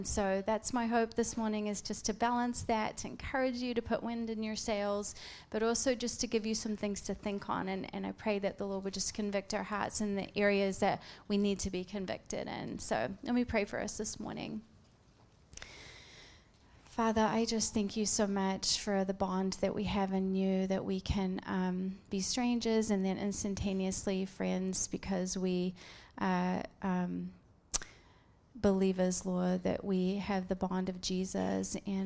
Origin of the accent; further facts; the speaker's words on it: New Zealand; now in California, United States; We're from Southern California, but I'm originally from New Zealand, and so some of the neighborhoods were reminding me of where I grew up, and so it was kind of nice just to experience that.